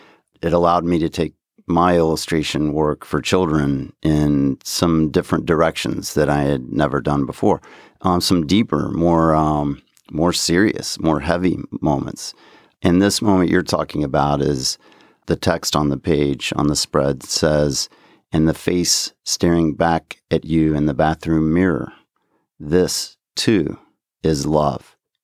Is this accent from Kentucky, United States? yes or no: yes; Lexington, Kentucky, United States; also born or lived in Missouri; now in Cincinnati, United States; I was born in Missouri, grew up in Lexington, Kentucky, now I live in Cincinnati my adult life.